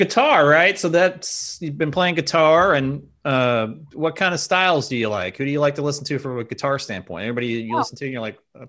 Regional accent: Nebraska, United States; I grew up in Nebraska, and so we got, you know, I'm old.

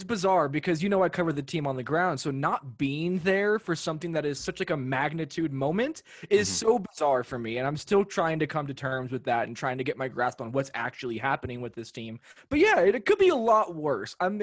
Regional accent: Los Angeles, California, United States; I grew up in Los Angeles. I did not grow up in Denver.

